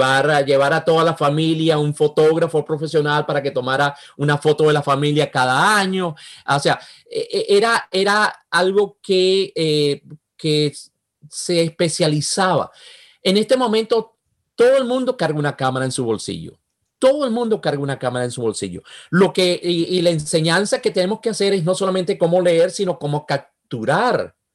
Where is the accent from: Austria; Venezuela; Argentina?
Venezuela; Spanish is a second language; now in United States; mi acento, a pesar de haber tener tantos años aquí, tener 40 años en este país, wow, mi acento es bastante, bastante pesado